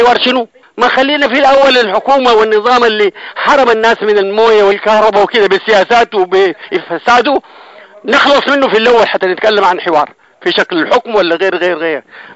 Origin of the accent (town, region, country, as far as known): Sudan